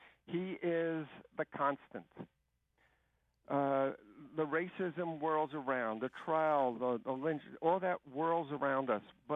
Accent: Brooklyn, New York, United States; You can tell by my accent I'm not from down East Maine. I'm from the Italian inner city of Brooklyn. New York.

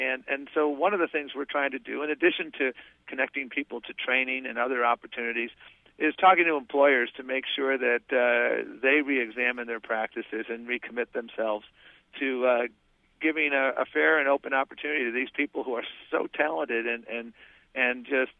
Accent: Buffalo, New York, United States; I mean, I grew up in Buffalo, New York, and I saw, we both saw in Buffalo the jobs at Bethlehem Steel and Republic Steel go south.

